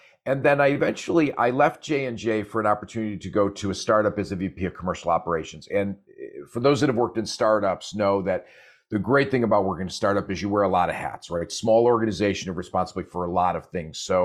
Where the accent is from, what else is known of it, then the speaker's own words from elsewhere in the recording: Buffalo, New York, United States; I'm actually originally from Buffalo, New York. So I mean, I'm a Buffalo Bills fan. When you're born in Buffalo, even if you leave, you have to remain a Bills fan.